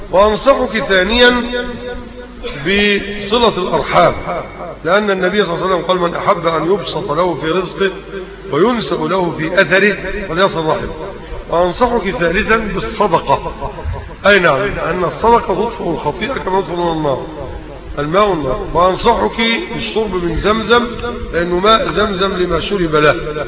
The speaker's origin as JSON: {"language": "Arabic", "country": "Egypt", "said": "عندنا في مصر"}